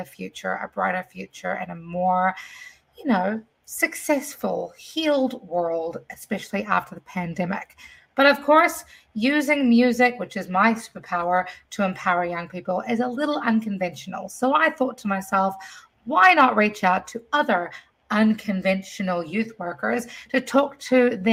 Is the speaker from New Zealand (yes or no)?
yes; New Zealand; also born or lived in Fiji; I grew up in New Zealand and Fiji, right? Where my father was from Fiji.